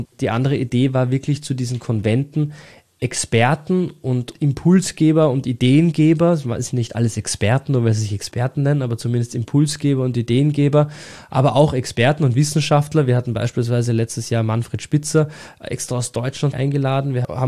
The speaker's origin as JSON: {"language": "German", "country": "Austria", "said": "In den Bergen bei uns in Österreich."}